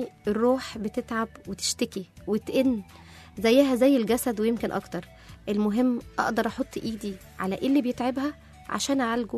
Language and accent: Arabic; Egypt; لكن كمان لأن رمضان عندنا في مصر غير أي حتة تانية في العالم